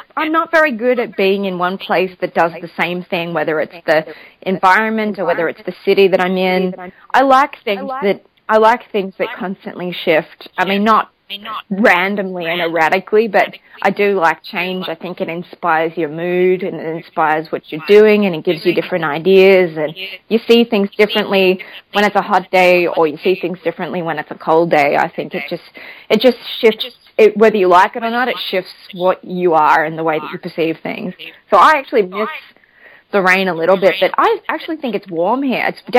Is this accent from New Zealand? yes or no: no; Melbourne, Victoria, Australia; now in Los Angeles, United States; I'm from Melbourne originally, which is, it's a pretty warm climate in general.